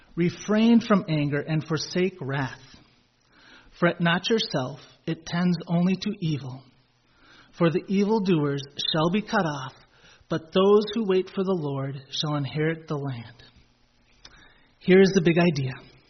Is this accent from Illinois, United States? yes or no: no; Grantsburg, Wisconsin, United States; As some of you know, I grew up in Grantsburg.